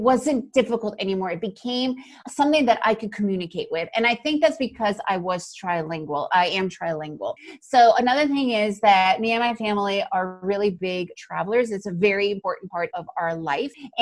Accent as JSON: {"language": "English", "region": "New York", "country": "United States", "tie": "born or raised there", "also_born_or_lived": "Costa Rica", "moved": "yes", "lives_now": "Guatemala", "said": "However, I was raised, pretty much spent the majority of my life in the United States. I was raised in New York. So English is really my real language."}